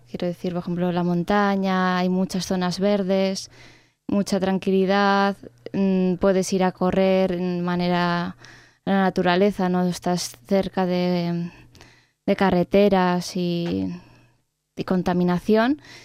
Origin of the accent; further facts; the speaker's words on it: Pamplona, Navarre, Spain; moved away; Pues yo vengo de Pamplona, como has dicho, y hace año y medio me fui a Barcelona por motivos de trabajo